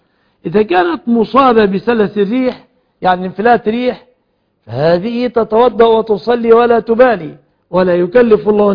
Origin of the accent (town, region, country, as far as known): Egypt